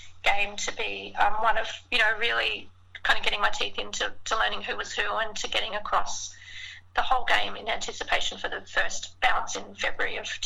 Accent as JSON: {"language": "English", "town": "Gold Coast", "region": "Queensland", "country": "Australia", "tie": "born or raised there", "also_born_or_lived": "Victoria", "said": "My parents are both from Victoria, and I was actually born in Victoria, but growing up on the Gold Coast"}